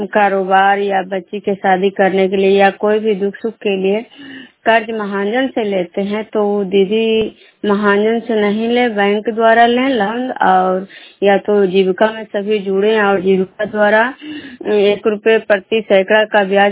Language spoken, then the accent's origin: Hindi; Vishnupur, Bihar, India; मैं विष्णुपुर ग्राम खजरा पंचायत नालंदा जिला नगर प्रखंड की निवासी हूँ।